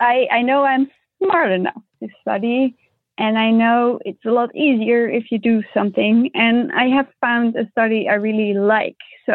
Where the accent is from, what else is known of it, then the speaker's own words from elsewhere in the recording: Netherlands; English is a second language; we call our country Nederland and ourselves Nederlanders.